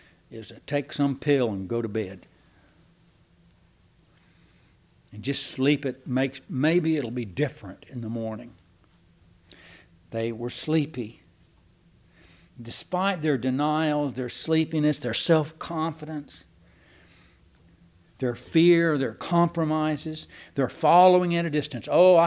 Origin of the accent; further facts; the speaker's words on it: Texas, United States; That we're alike? We're all from Texas? Or that we're all from East Texas? Or we all say, y'all?